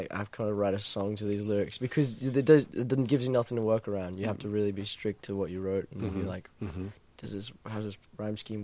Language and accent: English; Queensland, Australia; and we're from Queensland. So in Queensland, you kind of finish school and then you leave straight away because we grew up in a small town.